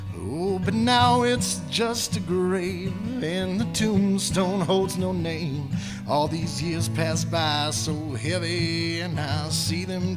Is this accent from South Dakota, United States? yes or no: yes; Madison, South Dakota, United States; when I do go home to my hometown of Madison, South Dakota, the downtown is just dead. And when I was a kid, it was very much vibrant and alive.